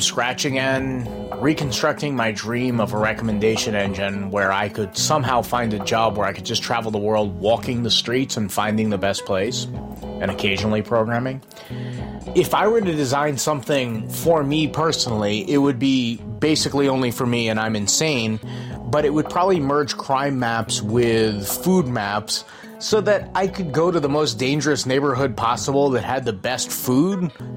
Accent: Brunswick, Maine, United States; where I grew up in Brunswick, Maine.

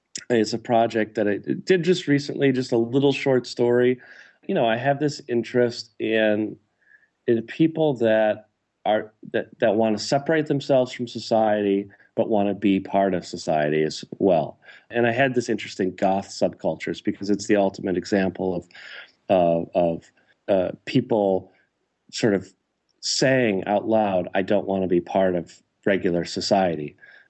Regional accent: United States; I am an American photographer. I happen to be, I think, better photographing in America than elsewhere.

